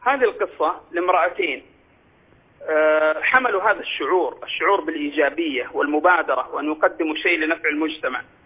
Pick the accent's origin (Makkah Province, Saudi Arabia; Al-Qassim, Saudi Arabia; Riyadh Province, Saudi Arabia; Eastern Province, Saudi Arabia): Makkah Province, Saudi Arabia; Jeddah; في فريق عندنا في جدة